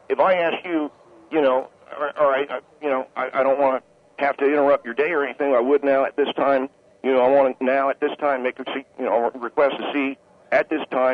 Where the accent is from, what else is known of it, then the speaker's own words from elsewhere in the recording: California, United States; I grew up in California, too